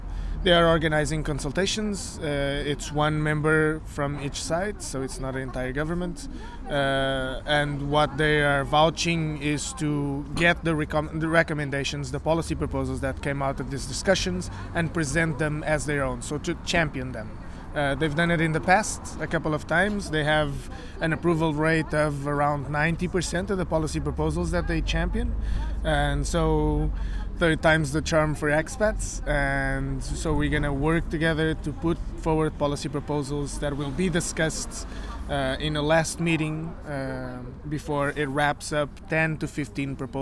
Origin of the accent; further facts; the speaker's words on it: Portugal; now in Brussels, Belgium; I am from Portugal.